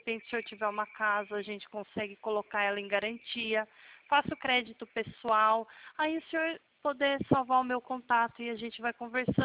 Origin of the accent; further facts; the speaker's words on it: São Paulo, Brazil; eu sou do estado de São Paulo